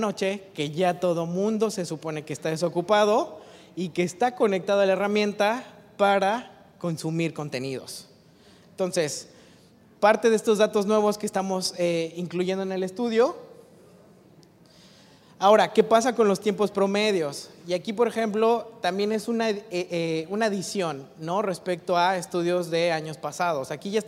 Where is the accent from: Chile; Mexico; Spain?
Mexico; parte de las tendencias que nosotros tenemos como mexicanos, ¿no?, hoy en día.